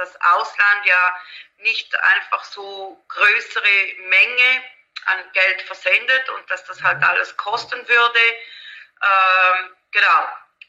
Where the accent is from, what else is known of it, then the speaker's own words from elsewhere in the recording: Switzerland; Wir sind aus der Schweiz